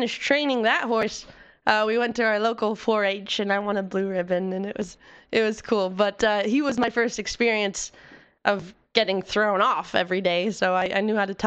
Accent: Illinois, United States; I grew up in Southern Illinois. Everyone likes to think when you say Illinois, everyone thinks Chicago. Well, no, I was actually only about 4 hours from here. Grew up in the country, small towns, moved a lot with my dad's work.

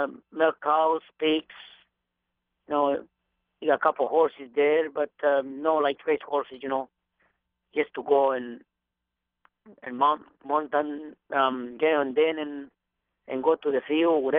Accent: Mexico; English is a second language; now in United States; everybody back home, we trying to come to the United States for a better living.

